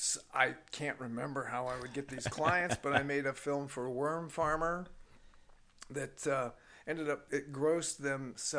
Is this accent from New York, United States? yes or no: yes; Fredonia, New York, United States; Well, I was born upstate, so I'm upstate from Fredonia.